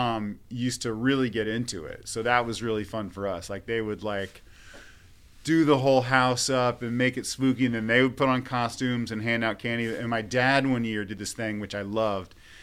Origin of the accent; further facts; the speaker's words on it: Virginia, United States; I'm from Virginia.